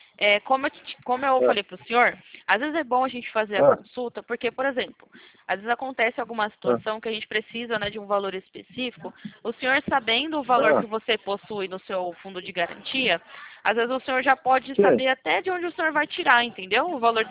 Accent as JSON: {"language": "Portuguese", "town": "Campinas", "region": "São Paulo", "country": "Brazil", "said": "Eu sou daqui de Campinas."}